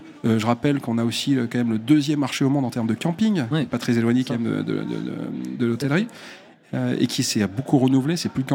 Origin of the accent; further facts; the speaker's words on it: France; On est français, on est souvent négatif.